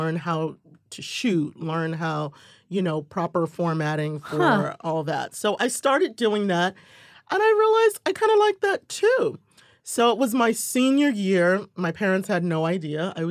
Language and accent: English; Washington, District of Columbia, United States; And then I grew up in Washington, D.C.